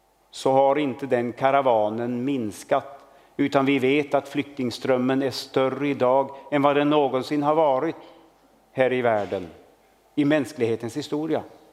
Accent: Sweden; Och vi kan vara lite glada och stolta som svenskar att vi har fått, så usla vi ändå är och så egoistiska

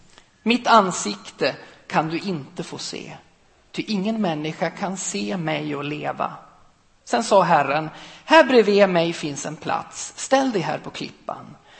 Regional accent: Alfta, Gävleborg County, Sweden; En av mina kompisar ifrån Alfta, där jag kommer ifrån.

